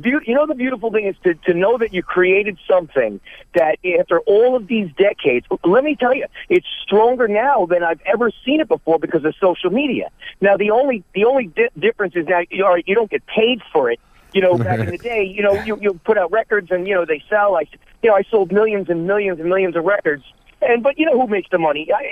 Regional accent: Manhattan, New York, United States; Yeah, man, I was born and raised in Manhattan, you know, I'm pretty much all over the place, out to Queens, a little bit upstate New York, so I'm pretty much all over the place.

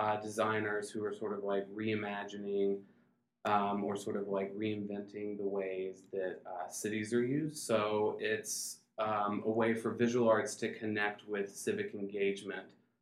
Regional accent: Montgomery, Alabama, United States; That's true. I am from Alabama. I grew up in Montgomery, Alabama. Most of my family is from there.

